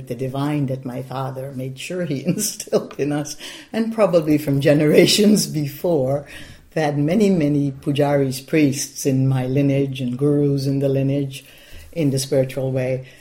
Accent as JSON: {"language": "English", "country": "Guyana", "moved": "yes", "lives_now": "United States", "said": "The first thing I did when I came to America from Guyana in 1969, February, It was the huge snowfall, and it was the first time I saw snow."}